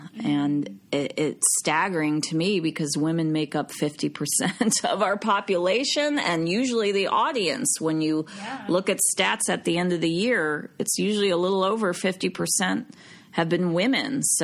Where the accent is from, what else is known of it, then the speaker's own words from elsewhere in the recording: Madison, Wisconsin, United States; now in Los Angeles, United States; I grew up in Wisconsin, in Madison, and I went to school at Northwestern outside Chicago